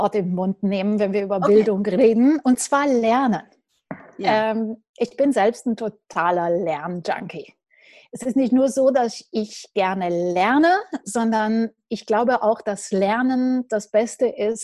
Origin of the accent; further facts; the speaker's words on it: Romania; ich bin in Rumänien geboren. Thema Schule in Rumänien will ich jetzt gar nicht ansprechen